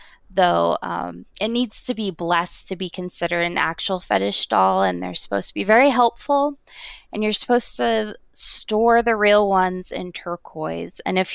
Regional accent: New Mexico, United States; I grew up in New Mexico, and that's a big area where they're from.

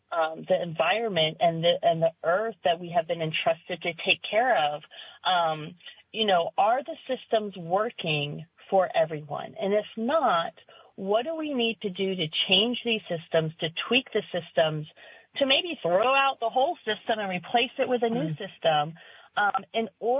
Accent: Florida, United States; I mean, I grew up in Florida, so trafficking is I actually took a couple of courses on how we track trafficking and whatnot when I was living in Florida.

